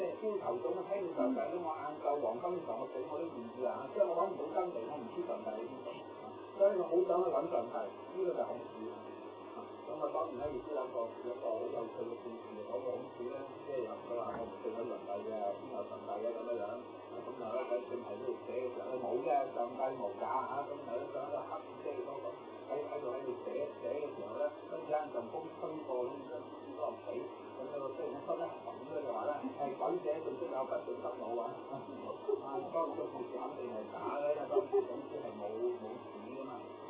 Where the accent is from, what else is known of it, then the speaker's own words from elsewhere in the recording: China; 上帝咧係我哋中國人叫呢個創造宇宙萬物嘅一個最至高無上嘅神